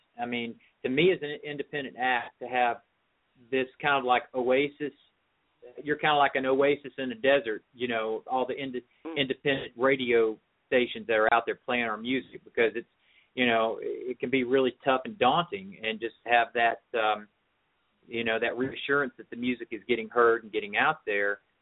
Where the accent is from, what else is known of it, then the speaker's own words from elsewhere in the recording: Chattanooga, Tennessee, United States; because my hometown didn't really have a country music scene. I'm from Chattanooga, Tennessee area.